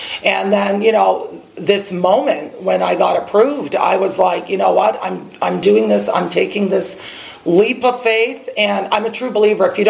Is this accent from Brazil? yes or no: no; Canada; I wasn't born in Canada, but I was raised in Canada.